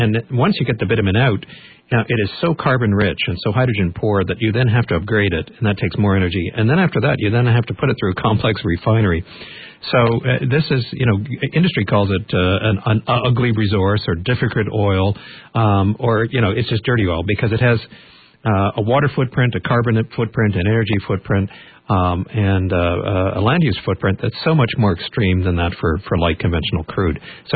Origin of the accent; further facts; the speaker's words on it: Alberta, Canada; Well, I mean, I'm from Alberta, so this project has taken place sort of in my backyard